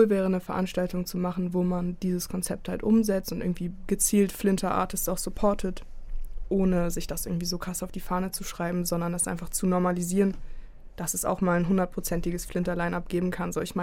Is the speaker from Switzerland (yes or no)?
no; Berlin, Germany; Polizeisirenen, die man vor allem in Berlin-Neukölln, wo ich aufgewachsen bin, sehr oft hört.